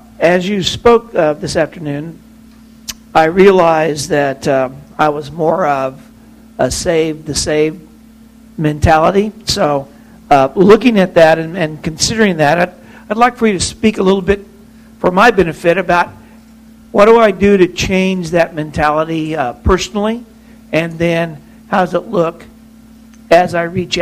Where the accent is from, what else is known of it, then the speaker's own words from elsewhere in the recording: Kirksville, Missouri, United States; from Kirksville, Missouri.